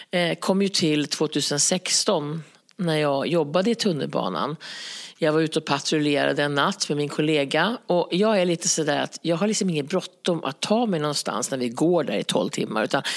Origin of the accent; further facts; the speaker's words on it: Gävleborg County, Sweden; Men jag är ju från Hälsingland